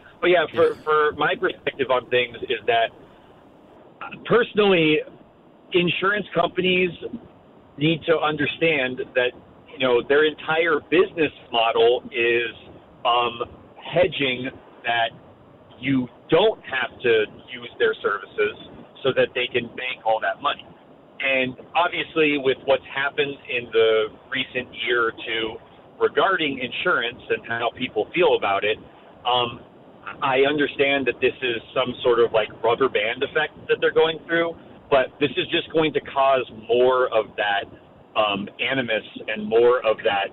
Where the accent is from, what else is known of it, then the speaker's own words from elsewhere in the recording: California, United States; I'm originally from California